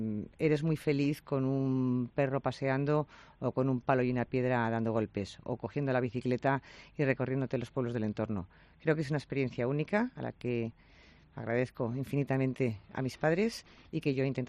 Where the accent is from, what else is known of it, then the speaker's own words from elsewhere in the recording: Mojados, Castile and León, Spain; moved away as an adult; Pues yo los veranos de mi infancia les pasaba en el pueblo. Yo soy de pueblo, cosa de la que me enorgullezco. Soy de Mojados. He vivido en Mojados hasta los 24 años y la mayor parte de los veranos les he pasado en Mojados.